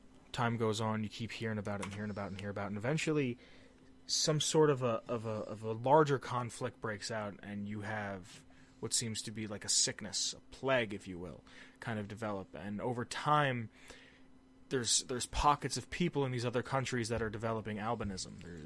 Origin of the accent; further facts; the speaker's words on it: United States; for me at least, as an American, the way I see it